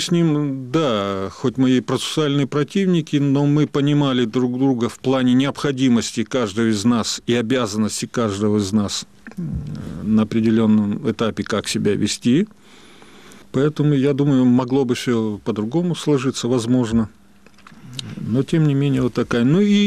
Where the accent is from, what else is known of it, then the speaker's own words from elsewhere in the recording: Russia; я как россиянин не могу просто так ходить оплеванным